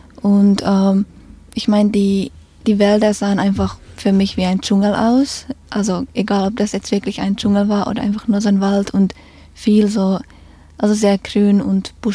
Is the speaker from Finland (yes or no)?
yes; Finland; now in Germany; ich glaube in Deutschland und in meiner Heimat in Finnland sind die Leute halt ein bisschen mehr zurückhaltend